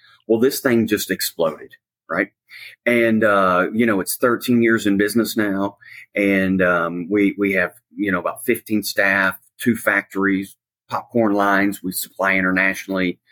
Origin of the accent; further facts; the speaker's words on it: Louisiana, United States; Well, I'm originally from North Louisiana.